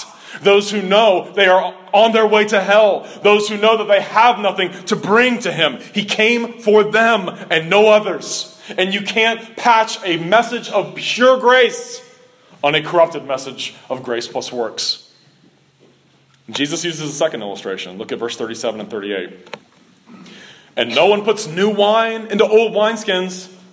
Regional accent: Cincinnati, Ohio, United States; Y'all ever heard this? I've heard this a lot growing up in Cincinnati.

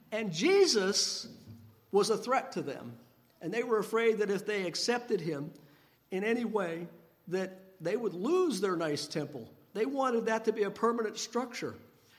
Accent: Bridgewater, Pennsylvania, United States; I grew up in Bridgewater.

